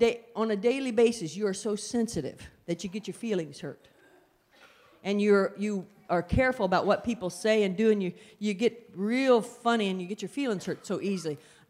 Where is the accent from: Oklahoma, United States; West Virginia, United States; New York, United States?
West Virginia, United States; I grew up in a very troubled home. I'm from West Virginia.